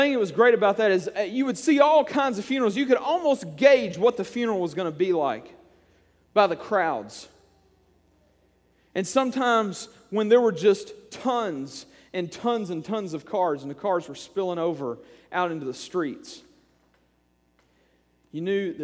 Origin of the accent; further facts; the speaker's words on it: Kentucky, United States; I remember one funeral home when I was a small child in the hometown where I grew up in Western Kentucky.